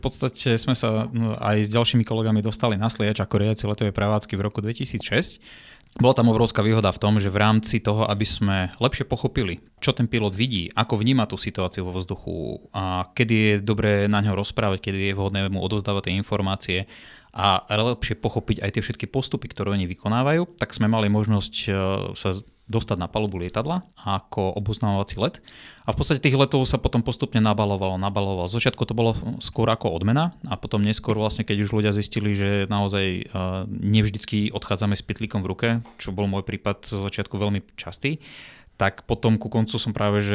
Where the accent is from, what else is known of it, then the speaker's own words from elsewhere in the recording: Vysoké Tatry, Prešov Region, Slovakia; Tým, že som rodený Tatranec, tak určite chodím cez Bystricu a to nedaleko som strávil celkom dlhé obdobie svojho života